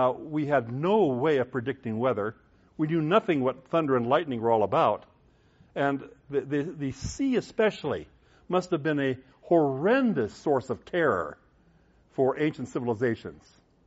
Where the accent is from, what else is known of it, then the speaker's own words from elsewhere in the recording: Midwest, United States; Where I grew up in the Midwest, the weatherman is just a crapshoot.